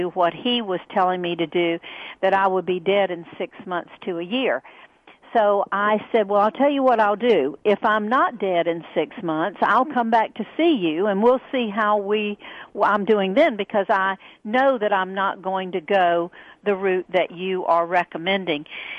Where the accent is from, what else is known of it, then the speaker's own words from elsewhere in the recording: the South, United States; because I live in the South and was born and raised in the South.